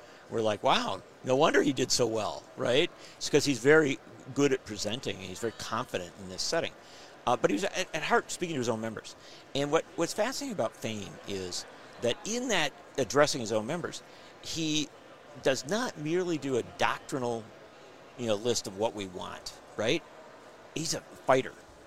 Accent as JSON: {"language": "English", "town": "Kenosha", "region": "Wisconsin", "country": "United States", "tie": "born or raised there", "said": "Growing up around Kenosha, Wisconsin, which was an auto union town, very militant auto union, Local 72."}